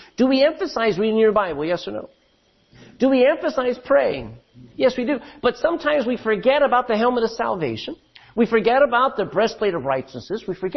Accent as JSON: {"language": "English", "region": "Texas", "country": "United States", "said": "because I am a Texan. I used to never wear shoes."}